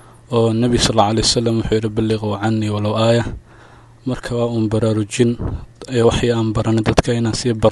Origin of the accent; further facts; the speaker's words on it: Hiran, Somalia; waxaan ka socdaa wilaayadii Islaamiga Hiiraan